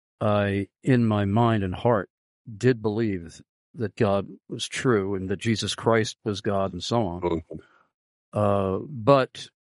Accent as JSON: {"language": "English", "town": "Amityville", "region": "New York", "country": "United States", "tie": "born or raised there", "said": "I was born and raised in New York, Amityville, Long Island, to be more precise."}